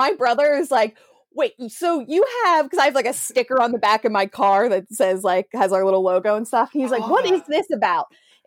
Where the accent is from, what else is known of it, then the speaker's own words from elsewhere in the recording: Pittsburgh, Pennsylvania, United States; And I'm like, Pittsburgh. They're like, but you sound like you're from down south. I did live in Memphis for 1 year